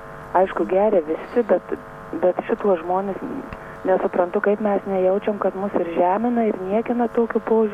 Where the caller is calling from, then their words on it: Prienai, Kaunas County, Lithuania; iš Prienų rajono.